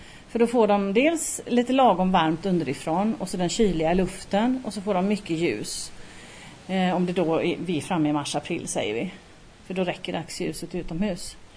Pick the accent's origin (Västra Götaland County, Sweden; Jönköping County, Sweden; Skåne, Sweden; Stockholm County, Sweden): Västra Götaland County, Sweden; Mölndal; hade en fantastisk trädgård hemma i Mölndal som vi är ifrån.